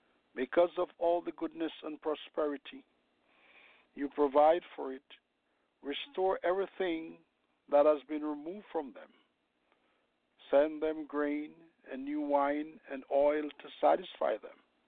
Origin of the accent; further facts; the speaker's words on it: New York, United States; I'm from New York, and our church is located at 199-20 Linden Boulevard, St. Albans, New York.